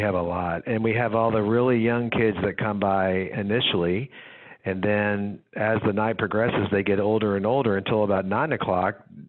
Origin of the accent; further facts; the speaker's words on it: Houston, Texas, United States; I have memories of back in the old days growing up in Houston